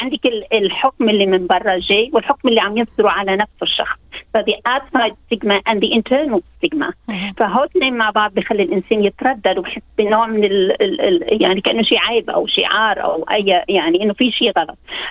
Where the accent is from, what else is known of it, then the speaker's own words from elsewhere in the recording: Lebanon; moved away; يعني أنا ربيت بلبنان وكبرت